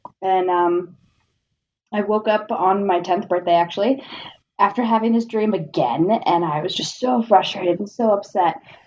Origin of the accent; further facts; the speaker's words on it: Colorado, United States; Well, I did actually grow up here in Colorado. We have just recently returned after having lived, you know, in three other states across the country.